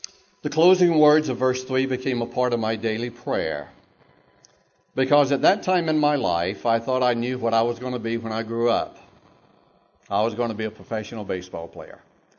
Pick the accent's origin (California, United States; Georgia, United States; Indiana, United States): Georgia, United States; Augusta; born there; I was born on December 12, 1948, not too far from here in Augusta, Georgia.